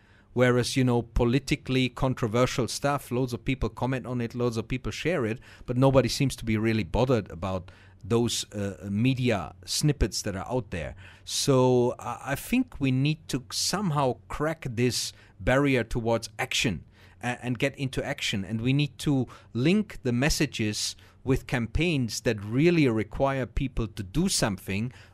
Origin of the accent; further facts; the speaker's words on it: Germany; We grew up with it in Germany.